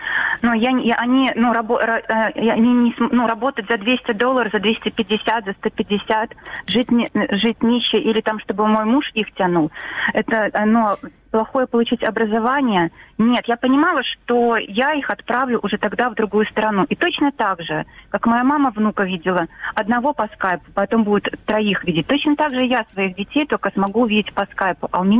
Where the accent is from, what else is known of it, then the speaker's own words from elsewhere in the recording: Belarus; мы белорусы действительно очень мирные люди.